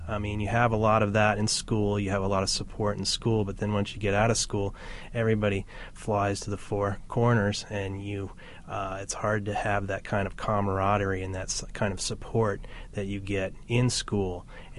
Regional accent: Indianapolis, Indiana, United States; I did a lot of swimming growing up in Indianapolis

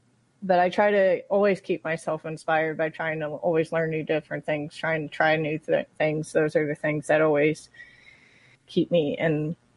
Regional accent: Dallas, Texas, United States; now in Indiana, United States; I'm originally actually from Dallas, Texas. I moved here about 9-10 years ago.

